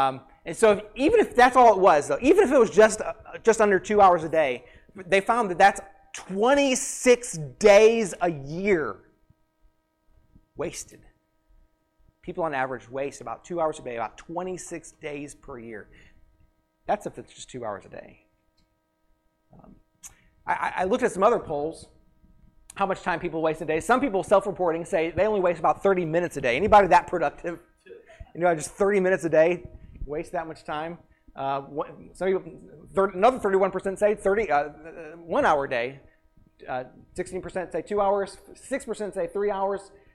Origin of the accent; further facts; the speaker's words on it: Missouri, United States; now in Illinois, United States; I just want to point out that I am from Missouri, so I don't know if that counts or not, but I have lived in Illinois for almost 15 years now.